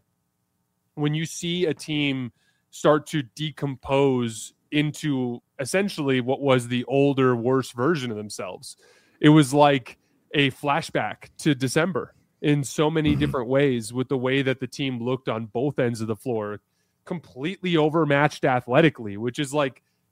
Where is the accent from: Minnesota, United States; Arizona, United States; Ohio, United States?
Arizona, United States; Tucson; But then I'm a big Arizona Wildcats fan. I grew up in Tucson, so I'm very excited for the game on Saturday.